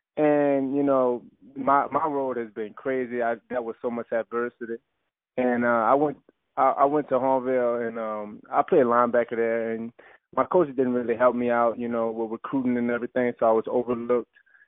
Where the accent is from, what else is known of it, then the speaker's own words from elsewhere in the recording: Desaulniers, Louisiana, United States; Well, I'm originally from a little country town in Louisiana called Desaulniers.